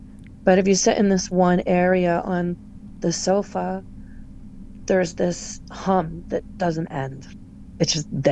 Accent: Pennsylvania, United States; now in Minneapolis, United States; So I live, and I grew up around trains in Pennsylvania. I'm from a huge train city originally.

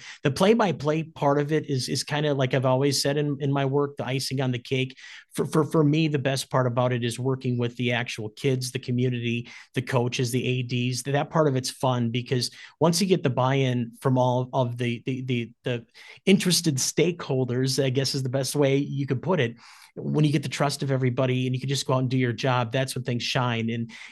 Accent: Hastings, United States; I was born and raised in Hastings and grew up there. I was a Raider myself and came through all the programs.

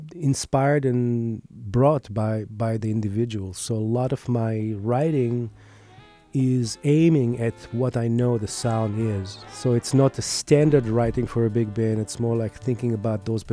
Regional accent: Israel; English is a second language; now in Minneapolis, United States; Well, I grew up in Israel, and in pretty early age, I stumbled through the aspect of arranging music and decided this is what I want to do.

